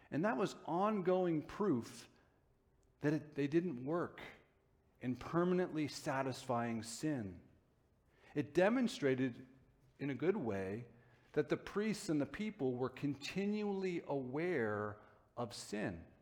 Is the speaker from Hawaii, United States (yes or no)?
no; New Jersey, United States; fairly close to where I grew up in Bergen County.